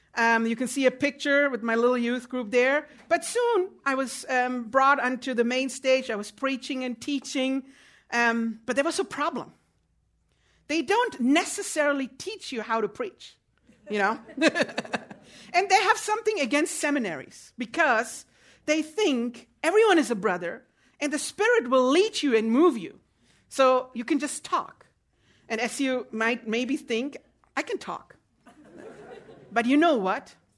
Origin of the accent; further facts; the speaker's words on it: Germany; I am from Germany and I'm going back to Germany.